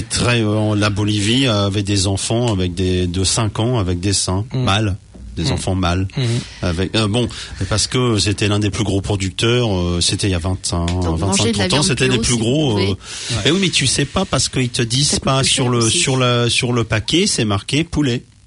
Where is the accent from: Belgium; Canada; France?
France; Normandy; Je suis normand, je mange du camembert à midi, à 4h ou à minuit.